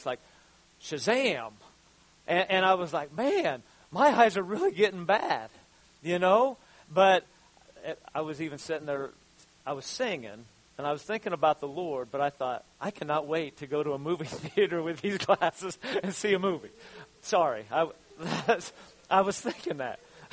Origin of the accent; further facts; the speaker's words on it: Abingdon, Illinois, United States; And so yesterday I'm walking around my hometown, and so me and Gunner, I took him, he gets kind of tired of the paths I take him on around here, so I was like, okay, dude, we almost walked the whole town of Abingdon